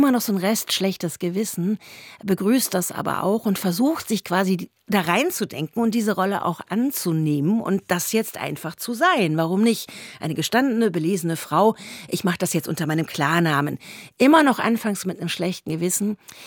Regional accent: Frankfurt, Hesse, Germany; ich komme auch noch aus Frankfurt

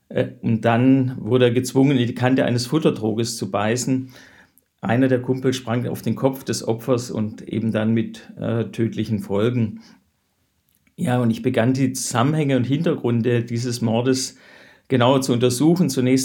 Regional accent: Stuttgart, Baden-Württemberg, Germany; also born or lived in West Berlin; Ich bin in Stuttgart aufgewachsen, meine Mutter stammt aus Thüringen, war in den 50er Jahren in den Westen geflüchtet

